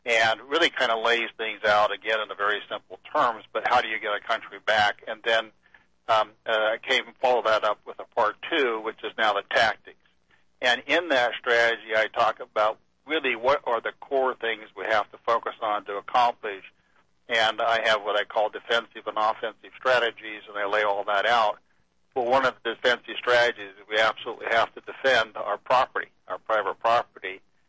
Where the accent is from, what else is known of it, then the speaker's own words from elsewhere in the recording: Pocatello, Idaho, United States; born there; And I was born in Pocatello, Idaho. I have lived in urban areas most of my life, but I've been in and out of the rural areas constantly throughout my life, in Idaho, Montana, Wyoming, Oregon, Washington.